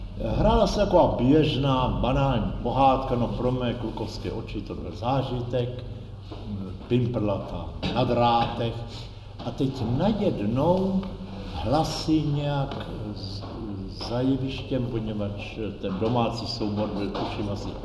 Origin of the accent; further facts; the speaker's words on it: Plzeň, Plzeň Region, Czechia; Jako chlapec jsem jezdil z Plzně do Prahy k strýci na kratší, delší období, na návštěvu, pobyt.